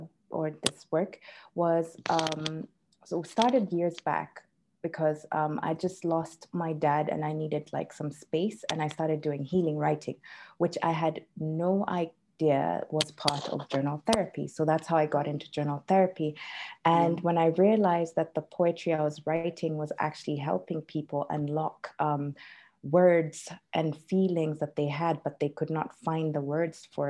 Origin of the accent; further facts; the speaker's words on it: Kenya; English, Finnish. Finnish is my second language, and also I speak Kiswahili as well. So I grew up in Kenya. I am Kenyan